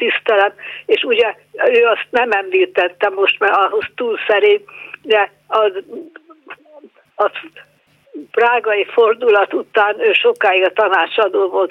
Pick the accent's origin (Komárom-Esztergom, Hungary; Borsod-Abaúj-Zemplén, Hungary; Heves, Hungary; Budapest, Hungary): Budapest, Hungary; én Budapestről jöttem, és hát próbálom a nyelvet tanulni